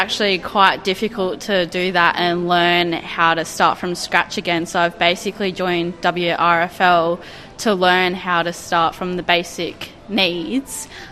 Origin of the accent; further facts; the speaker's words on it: Eden, New South Wales, Australia; I'm from Eden, New South Wales.